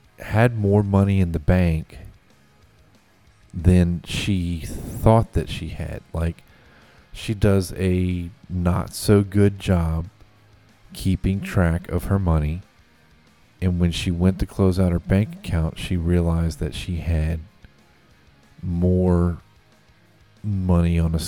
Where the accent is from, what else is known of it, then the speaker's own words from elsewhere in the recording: Slidell, Louisiana, United States; $30 million was spent on a failed bullshit truck stop casino in Slidell, my hometown, this past weekend.